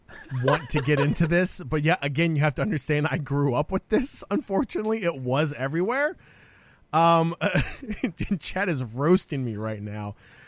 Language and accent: English; South Korea; I grew up in Korea.